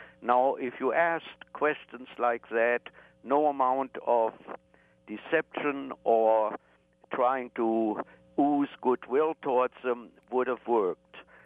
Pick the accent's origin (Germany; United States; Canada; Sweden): Germany; Hildesheim, Lower Saxony; I got permission to visit my hometown, Hildesheim, near Hanover, because permission was needed.